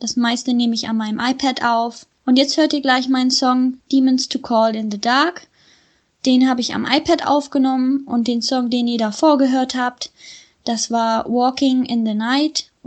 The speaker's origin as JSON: {"language": "German", "town": "Wilhelmshaven", "region": "Lower Saxony", "country": "Germany", "said": "ich bin 22 Jahre alt und ich komme aus Wilhelmshaven."}